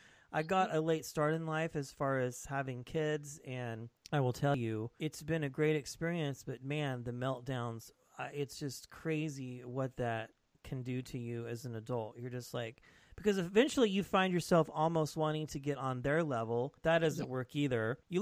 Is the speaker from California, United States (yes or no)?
no; Kansas, United States; I just remember going overseas for the first time because I was born and raised in Kansas, of all places.